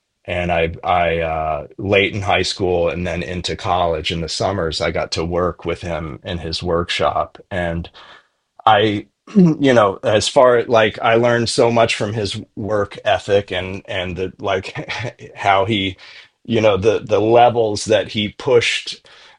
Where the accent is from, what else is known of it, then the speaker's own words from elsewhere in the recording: Memphis, Tennessee, United States; so like growing up in Memphis in the 70s and into the 80s, there was a lot of live music still around at that time.